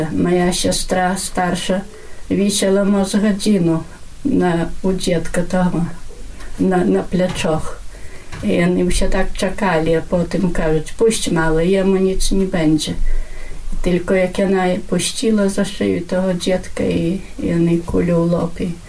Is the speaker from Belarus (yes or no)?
no; Berniki, Podlaskie Voivodeship, Poland; як я паходжу з Бернікаў